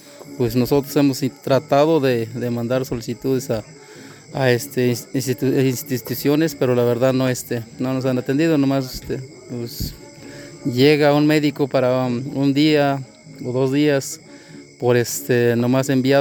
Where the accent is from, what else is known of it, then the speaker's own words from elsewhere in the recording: Santa María la Victoria, Mexico; de aquí de Santa María la Victoria, municipio de Santicomatlán.